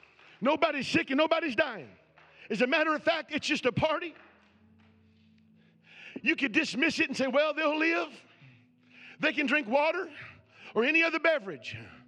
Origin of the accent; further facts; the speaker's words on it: Kentucky, United States; If I said that to my mother, she'd have slapped me silly. I'm from Kentucky. They do that.